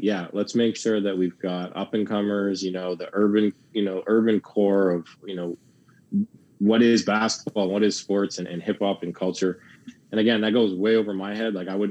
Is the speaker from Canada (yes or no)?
yes; Canada; So there's no excuses for us to not go for the top of everything, being in Canada and being Canadian.